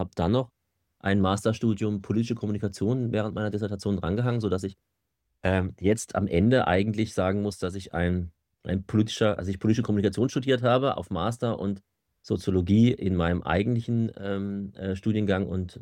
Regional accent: Southern Germany, Germany; moved away; also born or lived in Austria; Ich bin 47 Jahre alt inzwischen. Ich komme ursprünglich aus dem süddeutschen Raum, war dann lange in Österreich, habe dort studiert

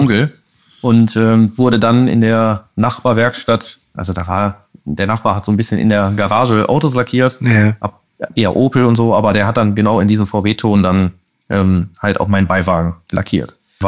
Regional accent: Moers, North Rhine-Westphalia, Germany; now in Duisburg, Germany; also ich wohne jetzt in Duisburg, aber ich komme eigentlich aus Moers

